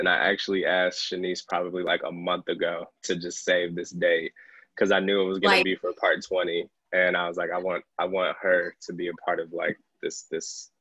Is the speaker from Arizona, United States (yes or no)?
yes; Phoenix, Arizona, United States; moved away as an adult; Grew up, born and raised in Phoenix, Arizona. I served my first 18 there. I call it serving because it was some time. You know, I did my time in the desert.